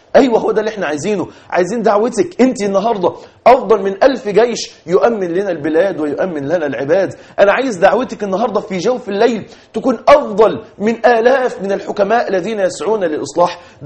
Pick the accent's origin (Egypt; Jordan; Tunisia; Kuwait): Egypt; احنا عندنا في مصر 16 مليون انسان اكلهم وشربهم على اليوميه